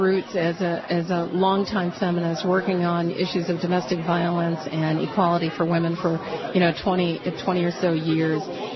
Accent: United States; And I believe that as an American, we are so much better than the muck.

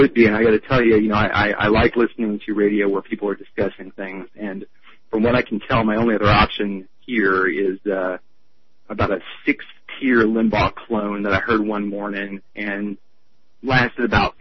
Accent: Texas, United States; It actually looks a lot like where I grew up in Southeast Texas, weirdly.

